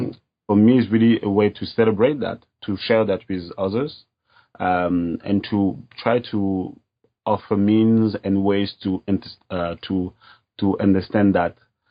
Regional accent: France; West Africa, West African countries, I grew up in France.

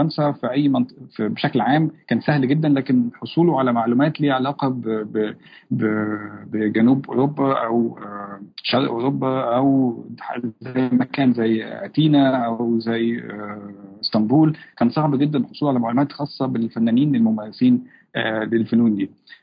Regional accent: Egypt; خصوصا لما عرف ان انا من مصر، بيسأل على إزاي كمصري مقيم في شمال أفريقيا

